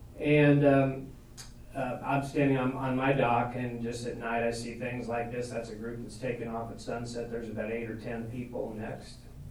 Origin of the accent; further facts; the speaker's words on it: Colorado, United States; I grew up in Colorado, so I literally walked a couple hundred miles of that at some point in my life.